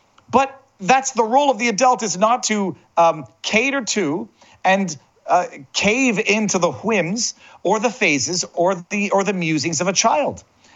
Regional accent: Montreal, Quebec, Canada; I'm a Canadian kid. I used to go to this hairdresser called Jean Jean on Sherbrooke Street in Westmount.

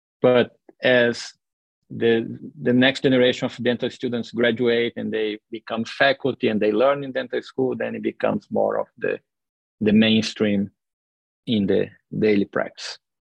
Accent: Brazil; now in United States; I'm originally from Brazil

